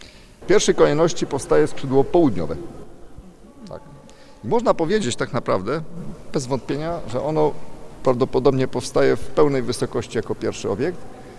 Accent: Gniew, Pomeranian Voivodeship, Poland; Bowiem ja urodziłem się tutaj, a cały żywot i całe dzieciństwo spędziłem w cieniu ruin zamku w Gniewie. Bo kiedy wróciłem w 89, osiadłem w Gniewie

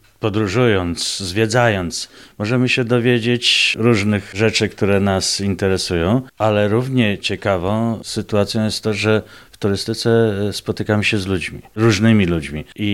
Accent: Kazimierz Dolny, Lublin Voivodeship, Poland; po studiach wróciłem do rodzinnego Kazimierza, bo urodziłem się w Kazimierzu i tam z dziada, pradziada mieszkałem

